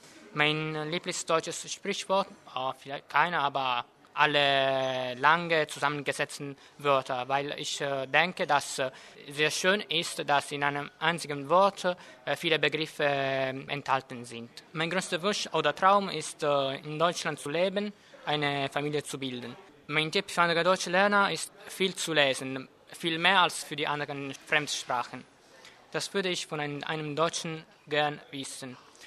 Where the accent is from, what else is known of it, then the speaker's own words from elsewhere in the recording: Sicily, Italy; German is a second language; Ich komme aus Italien, aus Sizilien. Ich bin im Jahr 1983.